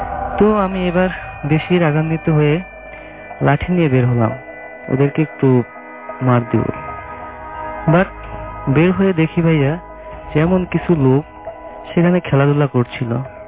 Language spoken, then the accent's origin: Bangla; Rajbari, Dhaka Division, Bangladesh; now in Dhaka, Bangladesh; যেটা আমার গ্রামের বাড়ি রাজবাড়িতে হয়েছে